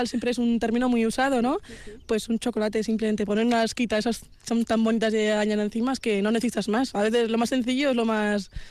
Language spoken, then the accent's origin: Spanish; Pamplona, Navarre, Spain; en Pamplona mismo, que es de donde soy, vecinita de aquí, ¿no?, de Álava